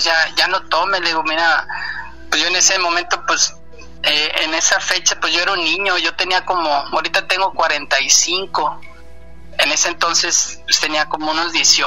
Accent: Tampico, Tamaulipas, Mexico; Soy de aquí de Tampico.

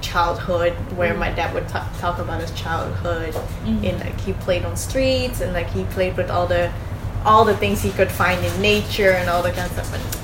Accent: Netherlands; I grew up here in the Netherlands, born here.

